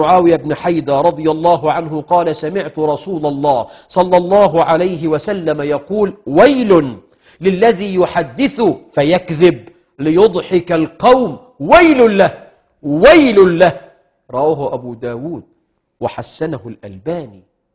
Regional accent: Egypt; احنا كمصريين

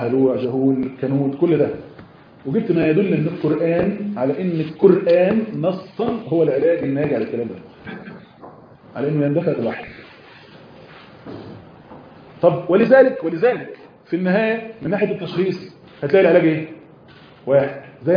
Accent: Egypt; واحد صاحبي كان واخد اخته لدكتور من اكبر الاطباء النفسيين عندنا في مصر

